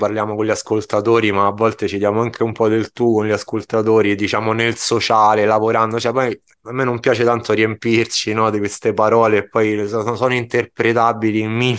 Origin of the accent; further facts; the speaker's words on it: Rome, Lazio, Italy; accent: Roman; Io comunque sono di Roma, è difficile da nascondere per il mio accento, ovviamente. Sono stato un ragazzo di periferia romana, di quartiere periferico